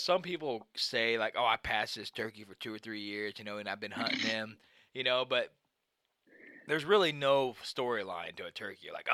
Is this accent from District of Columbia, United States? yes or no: no; Missouri, United States; I grew up in Missouri, really healthy turkey population